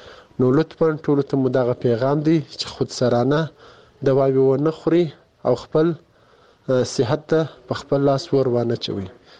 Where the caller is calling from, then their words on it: Kandahar, Afghanistan; د کندهار ولایت د سور لسمینه یې څخه تاسو ته پیغام ژدم. زه دلته په کندهار کې په یو شخصي روغتون کې د فارمسیست په حیث دنده اجرا کوم.